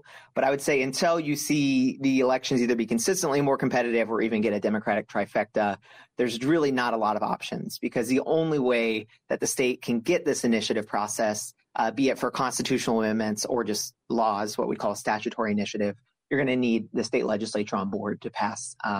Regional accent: Missouri, United States; So I grew up in Missouri, my home state

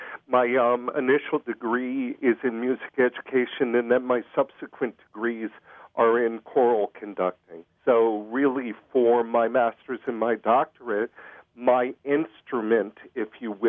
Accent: Connecticut, United States; also born or lived in Pennsylvania / New Jersey / South Carolina / Ohio; now in Wisconsin, United States; I'm originally from Connecticut, although I'm tail also from Pennsylvania, New Jersey, South Carolina, and Ohio.

